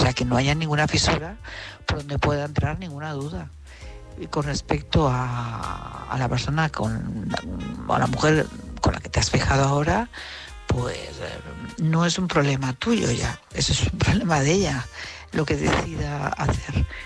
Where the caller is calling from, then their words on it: Madrid, Community of Madrid, Spain; de Madrid